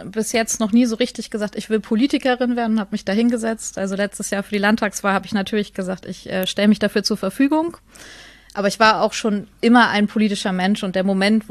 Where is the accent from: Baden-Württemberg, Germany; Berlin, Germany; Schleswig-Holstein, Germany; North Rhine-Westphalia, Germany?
Schleswig-Holstein, Germany; Neumünster; ich komme aus Neumünster, da war ich sehr engagiert